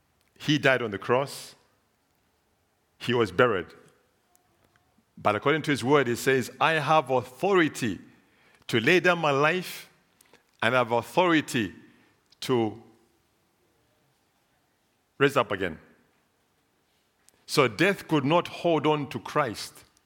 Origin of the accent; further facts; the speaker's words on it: Zambia; Growing up in Zambia, we were told not to walk on the graves.